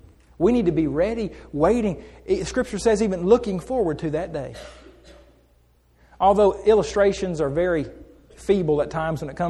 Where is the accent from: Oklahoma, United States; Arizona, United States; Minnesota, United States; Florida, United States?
Oklahoma, United States; Muskogee; I had gone back to Oklahoma where I had grown up. I'm